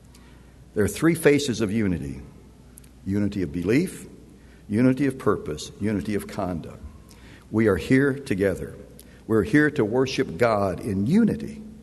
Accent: Arkansas, United States; And I said, "That's wrong. I'm from Arkansas, and I'll get there if I keep walking.

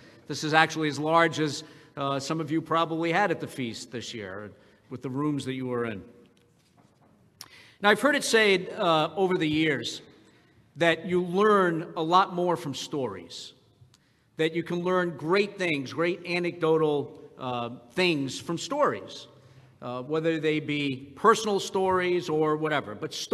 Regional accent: Providence, Rhode Island, United States; Well, I grew up in the Italian hood in Providence, Rhode Island.

